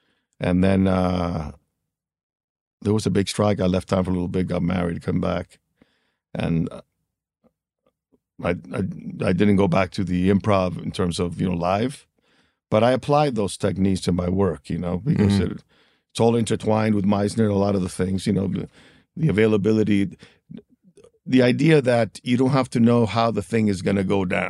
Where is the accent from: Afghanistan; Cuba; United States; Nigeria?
Cuba; because obviously we're exiles from Cuba. So we had, my father and mother had to begin a whole new life with three kids, like most exiles or immigrants, you know, with nothing.